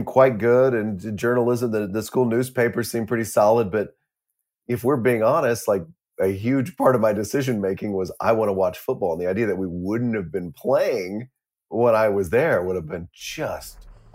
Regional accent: Fort Worth, Texas, United States; that's where I grew up in Fort Worth.

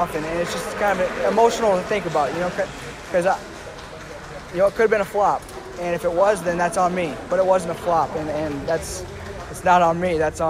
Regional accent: Iowa, United States; Spending 7 years at University of Iowa and born and raised in Iowa, I didn't know anything different

